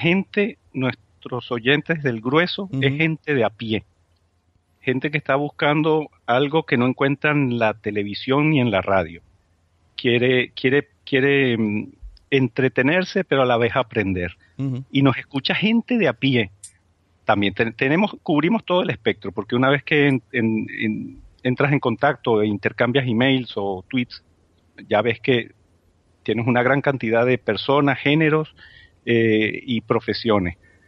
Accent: Spain; nuestra autoestima como españoles está en horas muy bajas.

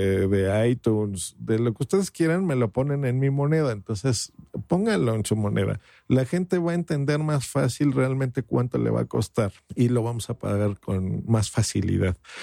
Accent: Mexico; aquí en mi país, hablo por México.

